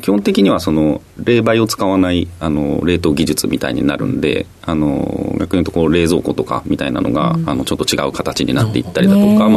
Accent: Osaka, Japan; 大阪ですね。はい、大阪生まれで、大阪育ちになります。

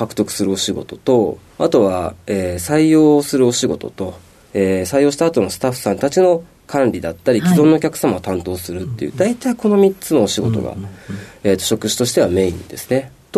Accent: Chiba, Japan; 千葉県です。

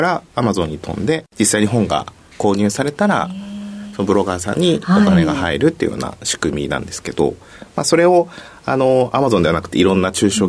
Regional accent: Fukuoka, Japan; 福岡県の福岡市になります。

